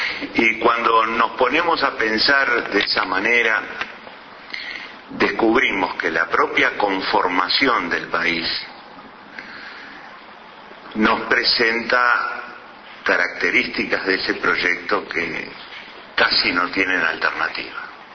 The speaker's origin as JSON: {"language": "Spanish", "country": "Uruguay", "said": "Y yo como uruguayo estoy contento"}